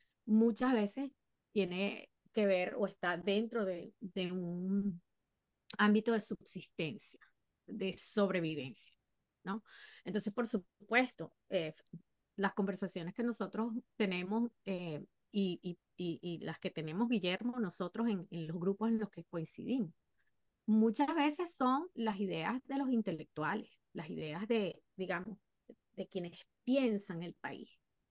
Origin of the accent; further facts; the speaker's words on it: Venezuela; para nosotros los que somos venezolanos que vivimos afuera